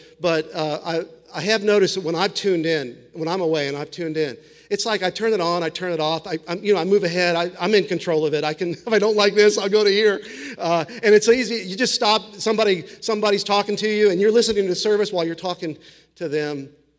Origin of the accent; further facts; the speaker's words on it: Springfield, Missouri, United States; And I grew up in Springfield, Missouri, going to a lot of Pentecostal charismatic services.